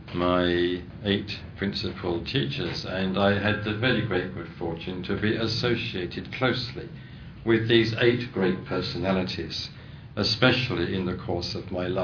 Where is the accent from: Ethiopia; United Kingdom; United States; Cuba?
United Kingdom; England; I was born and brought up in England, and though I've spent now more than 20 years in England, I still feel more at home in India than I do in England.